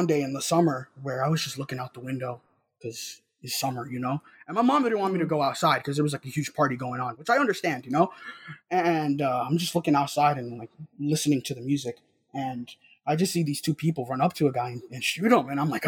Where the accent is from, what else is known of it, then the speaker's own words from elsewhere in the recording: Bronx, New York, United States; also born or lived in Harlem; I was born in Harlem, and I was pretty much raised in the South Bronx my whole life. Mm-hmm. Only very, very recently did I move to the North Bronx.